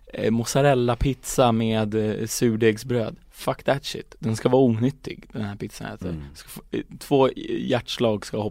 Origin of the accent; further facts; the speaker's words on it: Stockholm, Stockholm County, Sweden; Jag är från Hässelby. Jag har bott där hela mitt liv. Nu bor jag på Kungsholmen.